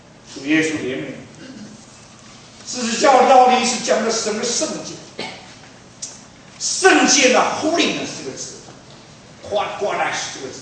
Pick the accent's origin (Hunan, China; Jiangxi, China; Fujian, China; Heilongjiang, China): Fujian, China; Fuzhou; 我是福州人，所以我敢讲这个东西啊。福州人很客气，